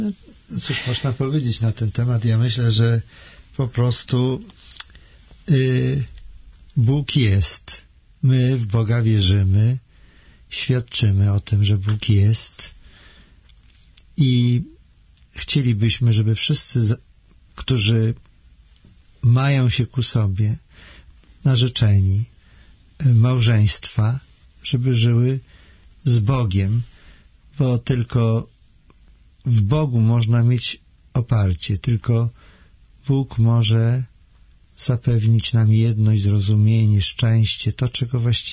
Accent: Gdynia, Pomeranian Voivodeship, Poland; Bo my jesteśmy z Gdyni.

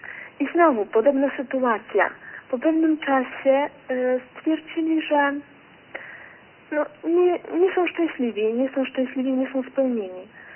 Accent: Bielsk Podlaski, Podlaskie Voivodeship, Poland; pochodzę z terenu, w którym wieś, tereny takie typowo rolnicze, to jest województwo podlaskie, bo akurat pochodzę, mieszkam bezpośrednio w Bielsku Podlaskim, który jest takim średnim miasteczkiem

